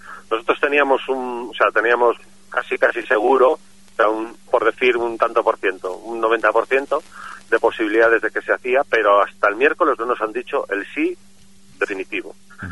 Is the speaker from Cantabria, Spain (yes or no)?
yes; Laredo, Cantabria, Spain; para mí Laredo es donde vivo, es de donde soy y lo es todo.